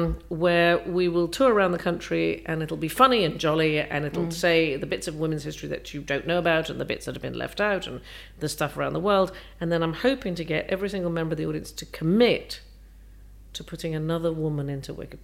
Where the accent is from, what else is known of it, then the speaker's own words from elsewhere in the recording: New York, United States; In New York. Well, most of my childhood was in New York